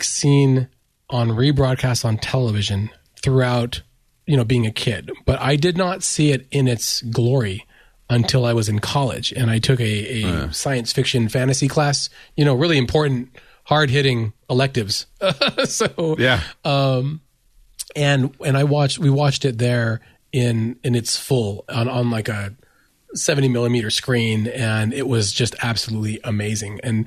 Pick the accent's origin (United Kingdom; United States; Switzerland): United States; Stockton, California; you had to be 18 to get your limo ride to Sacramento, because I grew up in Stockton, to see that film.